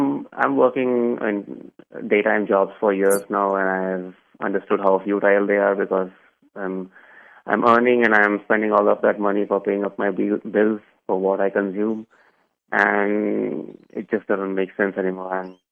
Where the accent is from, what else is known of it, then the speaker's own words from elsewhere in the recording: India; But I really want to leave my job and leave everything and go back to India. I'm originally from India.